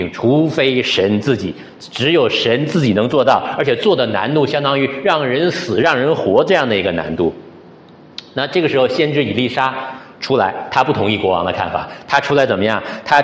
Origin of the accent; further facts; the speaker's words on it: Northeast China, China; 这个有点上我们老家了吗？我们东北洗浴很多的啊